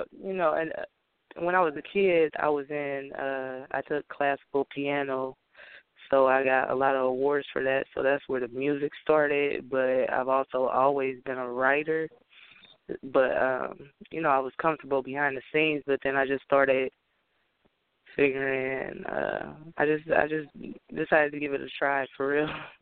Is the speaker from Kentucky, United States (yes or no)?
no; Ohio, United States; like I said … from Ohio.